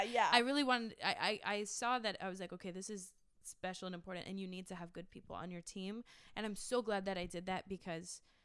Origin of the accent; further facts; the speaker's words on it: New Hampshire, United States; That was at home in New Hampshire. I'm from New Hampshire, by the way. I never said that.